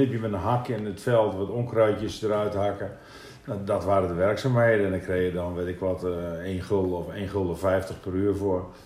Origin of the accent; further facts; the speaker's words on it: Emmeloord, Flevoland, Netherlands; born there; Dus ik ben geboren in Emmeloord, 5 jaar daar gewoond. Toen zijn mijn ouders naar de boerderij verhuisd.